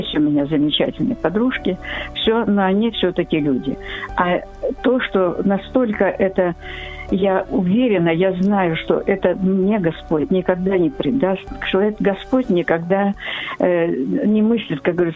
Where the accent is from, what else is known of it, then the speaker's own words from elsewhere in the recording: Kyiv, Ukraine; Я з Києва.